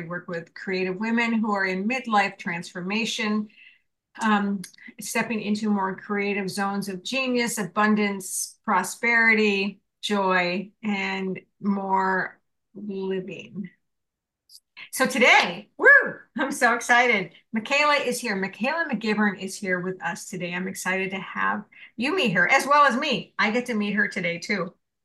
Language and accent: English; Columbus, Ohio, United States; So I grew up in a Catholic school in Ohio.